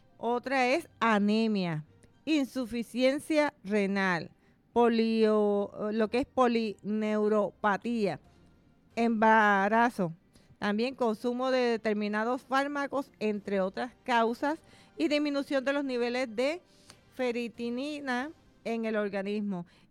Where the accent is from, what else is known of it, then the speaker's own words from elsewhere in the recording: Puerto Rico; Como vamos a estar como los puertorriqueños, continuamos brillando, ¿verdad?, en diferentes lugares y en especial en nuestra hermana República Dominicana también.